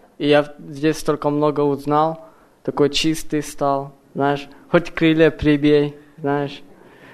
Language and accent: Russian; Federal Way, Washington, United States; и я из Федералвея.